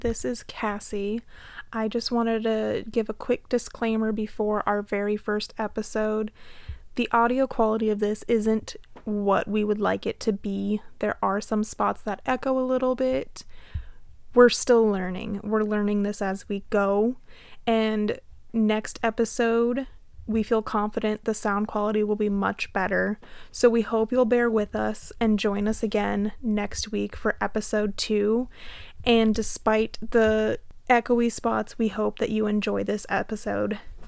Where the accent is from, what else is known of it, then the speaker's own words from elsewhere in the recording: Hastings, Nebraska, United States; Hastings, Nebraska has a Bigfoot Museum, which I grew up near Hastings.